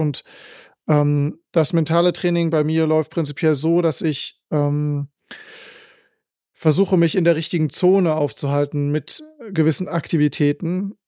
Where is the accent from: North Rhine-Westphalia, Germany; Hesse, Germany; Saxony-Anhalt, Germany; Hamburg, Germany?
North Rhine-Westphalia, Germany; Ich komme aus Norddeutschland, aus der Nähe von Bielefeld ursprünglich.